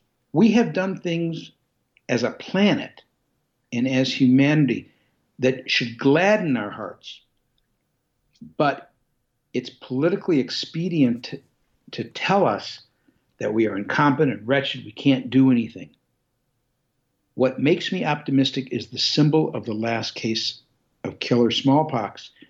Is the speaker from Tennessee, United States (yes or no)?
no; Detroit, Michigan, United States; I come from Detroit.